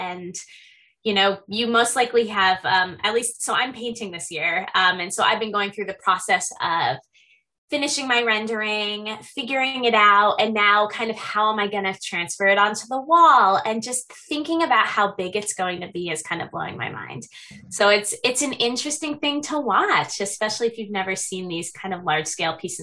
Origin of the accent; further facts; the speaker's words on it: Massachusetts, United States; also born or lived in Seattle; now in Eureka, United States; I grew up in Massachusetts in a really rural area and then lived in Seattle before moving down here.